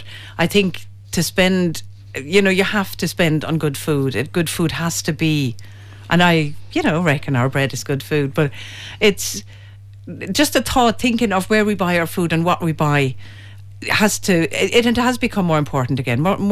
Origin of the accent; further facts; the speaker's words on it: Ireland; And I have soda, just to prove that we are traditional Irish bakers as well.